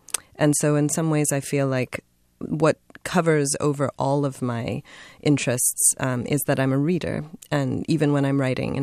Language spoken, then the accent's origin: English; Baltimore, Maryland, United States; All of that is true in Zambia as well, but I definitely felt it growing up in Baltimore.